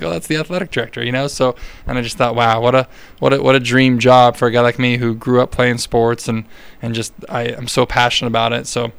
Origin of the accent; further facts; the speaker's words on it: Huntington Beach, California, United States; When I was first graduating St. Mary's, I was going back home. I was from Huntington Beach, and I truly wanted to be a teacher and a coach.